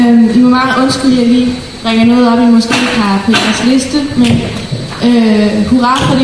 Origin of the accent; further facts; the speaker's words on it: Jerup, North Denmark Region, Denmark; Jeg kommer selv fra Jerup, hvor Jerup Scooterbande er ved at tage magten over os.